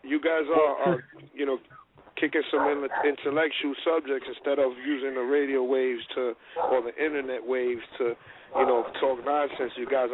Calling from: New York, United States; from New York.

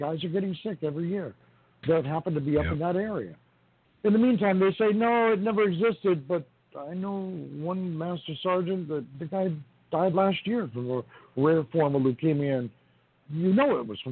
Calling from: New York, United States; I'm calling from New York, and I couldn't agree with you more.

